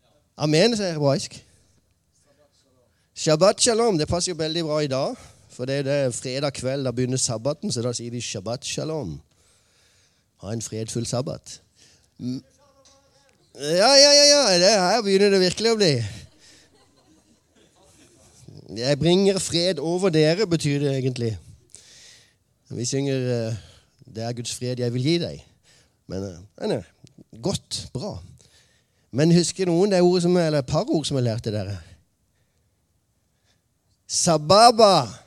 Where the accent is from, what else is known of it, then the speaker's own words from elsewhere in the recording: Mandal, Agder, Norway; Så jeg kommer fra nære. Lenger sør. Sør. Mandal.